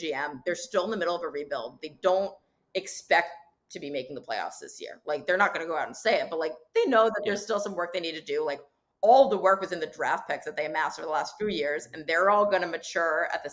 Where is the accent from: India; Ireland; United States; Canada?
United States; Montclair, New Jersey; So I grew up in Montclair, New Jersey, so I am